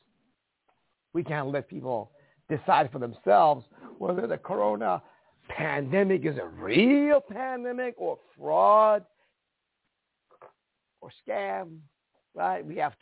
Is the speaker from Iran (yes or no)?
yes; Iran; English is a second language; now in United States; I came from Iran, folks, where everything was censored. Yeah, they fact-checked everything before you could print it in newspapers. Comes to America in 1977.